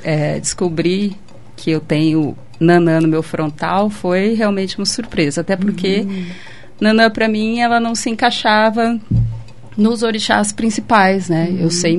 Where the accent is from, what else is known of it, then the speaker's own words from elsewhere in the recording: Paranaguá, Paraná, Brazil; Eu sou de Paranaguá, ou seja, morei do lado do mangue a vida inteira.